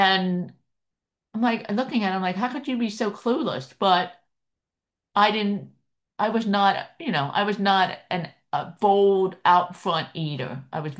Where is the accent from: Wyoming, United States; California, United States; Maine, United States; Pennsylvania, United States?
Pennsylvania, United States; Philadelphia; moved away as an adult; also born or lived in Maryland; I grew up in Philadelphia, went away to school, lived in Maryland, and then I got a job in LA.